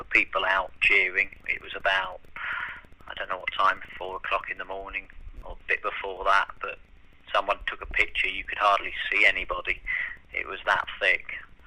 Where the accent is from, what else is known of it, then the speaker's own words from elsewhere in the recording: Preston, North West England, United Kingdom; Got to my hometown of Preston, and it started to rain there